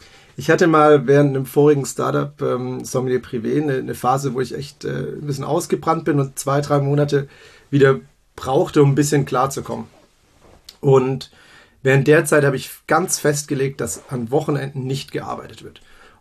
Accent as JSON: {"language": "German", "region": "Baden-Württemberg", "country": "Germany", "lives_now": "Berlin, Germany", "said": "Für alle, die es nicht gehört haben, ich bin Schwabe, Schwabe im Prenzlauer Berg."}